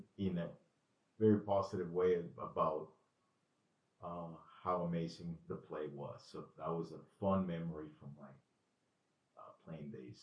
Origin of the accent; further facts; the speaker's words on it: Honduras; also born or lived in Nicaragua; We grew up in Honduras, although we are from Nicaragua, because of political instability in our country.